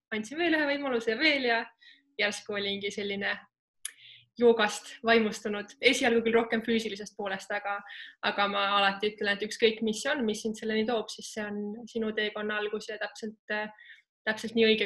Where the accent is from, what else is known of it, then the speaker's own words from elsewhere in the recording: Tartu, Tartu County, Estonia; also born or lived in Kuremaa; Ma tulen tegelikult päris lapsepõlves elasime Kuremaal, aga üldiselt pean ma ennast pigem tartlaseks, et ma olen Tartus käinud koolis, ülikoolis, seal sellised noorema eluaastat elanud